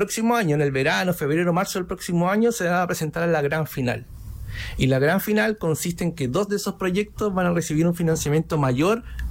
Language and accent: Spanish; Antofagasta, Chile; somos habitantes de Antofagasta, somos antofagastinos y antofagastinas en su mayoría los que trabajamos en escondida y habitamos este territorio